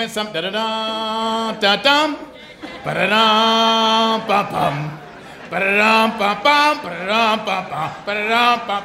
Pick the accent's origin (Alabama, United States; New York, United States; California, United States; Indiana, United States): New York, United States; Buffalo; born or raised there